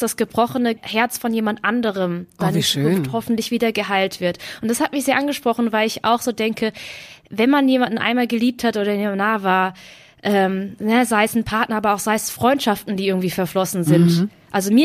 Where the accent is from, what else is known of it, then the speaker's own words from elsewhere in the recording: Heppenheim, Hesse, Germany; born there; also born or lived in Baden-Württemberg; gebürtige Hessin, was natürlich sehr schwierig war dann als Kind, weil ich ja in Baden-Württemberg auf die Schule gegangen bin. Und Heppenheim ist ja an der Grenze, ist ja ganz im Süden von Hessen, und ganz im Norden von Baden-Württemberg bin ich zur Schule gegangen.